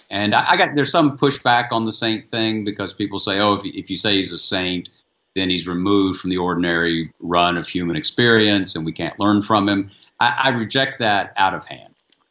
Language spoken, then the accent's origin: English; the South, United States; And again, I'm a Southerner.